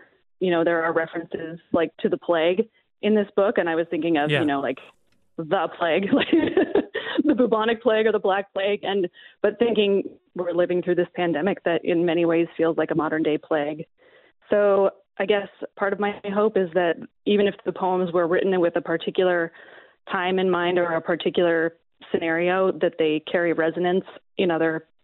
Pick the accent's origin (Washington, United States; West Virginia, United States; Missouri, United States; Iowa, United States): Washington, United States; Port Angeles; Yeah, well, I grew up on the Olympic Peninsula of Washington State in the town of Port Angeles